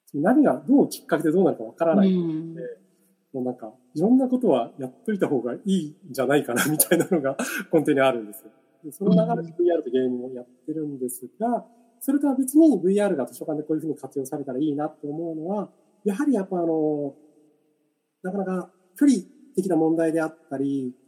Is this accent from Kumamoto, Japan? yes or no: yes; Kumamoto, Japan; 地元の熊本にいるよねって話をしてくれて